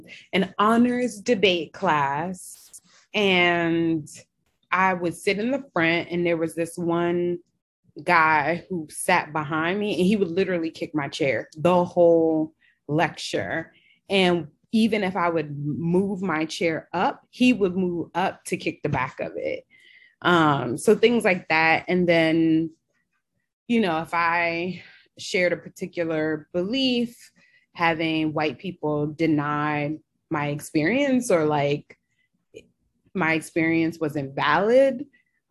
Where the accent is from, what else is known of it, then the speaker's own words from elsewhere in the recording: New York, United States; I'm from New York, from a predominantly West Indian community. You know, my family's from a predominantly Black country.